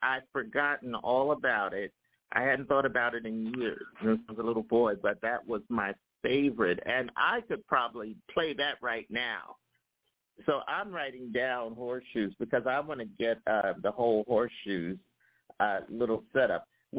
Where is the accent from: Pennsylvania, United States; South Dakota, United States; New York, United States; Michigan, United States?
Pennsylvania, United States; Philadelphia; I'm from Philly. I'm from Philadelphia too